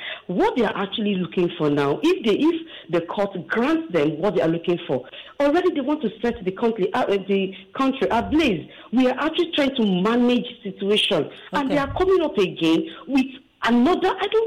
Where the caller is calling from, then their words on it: Lagos, Nigeria; I'm calling you from Lagos.